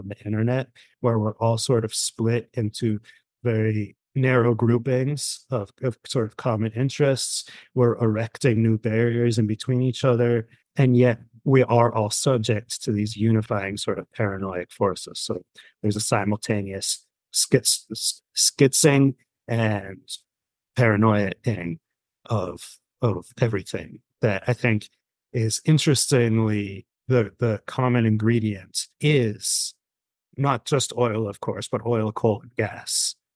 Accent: United States; a very different political context that I'm coming from as an American growing up within a liberal context and rebelling against that.

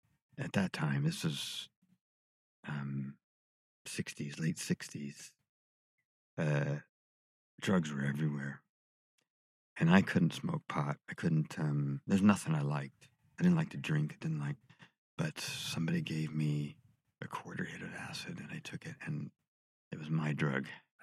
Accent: California, United States; also born or lived in Texas; We moved from Texas, went to California, spent most of my life in California, back in Texas for my sort of late adolescence and early teen.

